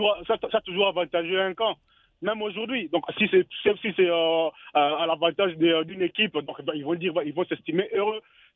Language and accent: French; DR Congo; moi je suis de la RDC mais je soutiens... toutes les équipes de l'Afrique